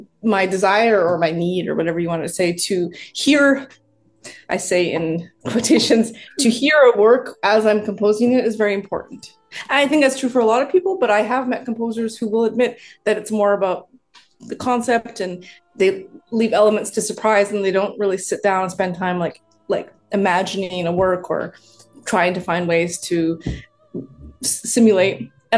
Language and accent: English; Western Canada, Canada; also born or lived in Nelson, Canada; from the Kootenay Valley region in BC, so just outside of Nelson, BC. Of course, I grew up in Western Canada, but I've been here for so long that, in terms of being a composer in my community, this is definitely home.